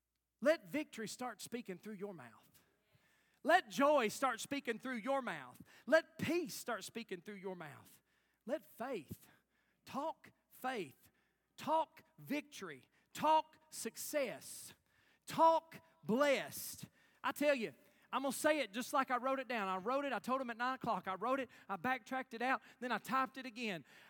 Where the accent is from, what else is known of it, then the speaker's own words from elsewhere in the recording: Knox County, United States; Listen, I was raised in Knox County. Can I get a witness? Some of y'all know what I'm talking about. I was raised in Knox County.